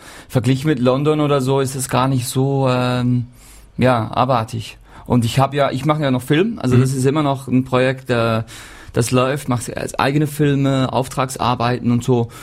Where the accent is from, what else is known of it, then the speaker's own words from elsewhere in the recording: Switzerland; Ja, es ist halt, wo ich herkomme, wo ich immer noch bin, die meiste Zeit, wenn ich nicht gerade unterwegs bin.